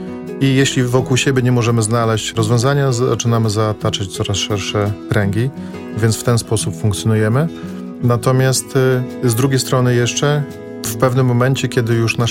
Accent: Białystok, Podlaskie Voivodeship, Poland; jesteśmy z Białegostoku i że jesteśmy z Podlasia, bo uważamy, że to jest walor, tak, że jesteśmy ze wschodu, że jesteśmy stąd właśnie.

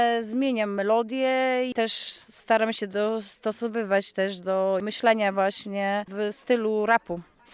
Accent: Dobra Woda, Podlaskie Voivodeship, Poland; ja śpiewam w swoim dialekcie mniejszości ukraińskiej ze swojego regionu. Pieśni, które tworzymy, to też na podstawie pieśni moich stron, spod Czeremchy, z Dobry Wody.

